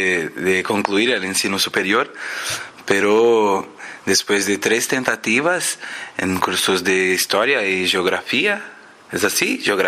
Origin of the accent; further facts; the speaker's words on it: Poá, São Paulo, Brazil; Spanish is a second language; tenemos en Poá, que es mi ciudad, cerca de São Paulo